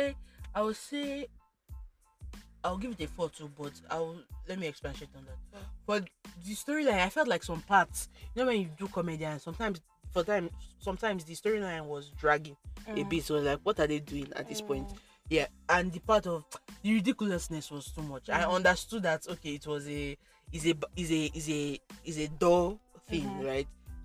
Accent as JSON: {"language": "English", "country": "Nigeria", "said": "So, I'm a Nigerian."}